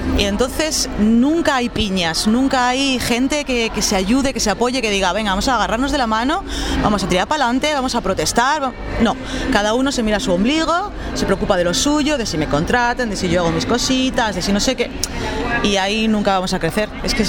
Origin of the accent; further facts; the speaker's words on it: Basque Country, Spain; En el País Vasco, por ejemplo, que es de donde yo soy